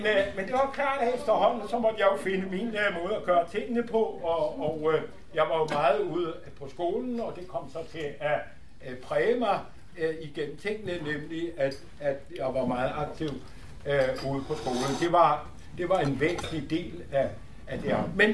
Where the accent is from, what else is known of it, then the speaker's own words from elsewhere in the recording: Copenhagen, Capital Region of Denmark, Denmark; born there; jeg var født i København, og kommer altså som rabbiner som 30-årig